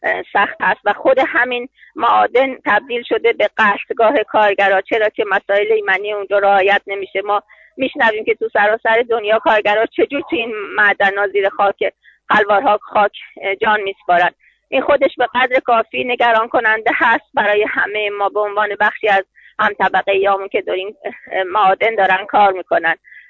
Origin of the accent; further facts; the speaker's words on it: Iran; این تجربه هست برای من که از ایران میام